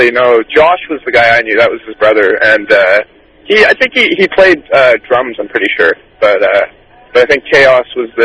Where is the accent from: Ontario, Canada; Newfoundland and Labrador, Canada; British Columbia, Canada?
Ontario, Canada; Whitby; now in Toronto, Canada; We are from Whitby, yes, originally. We're living in Toronto now, but, yeah.